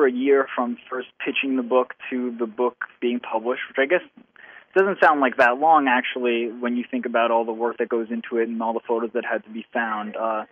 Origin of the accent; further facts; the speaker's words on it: Queens, New York, United States; I grew up in Queens, but I always grew up going to a lot of events at the Coliseum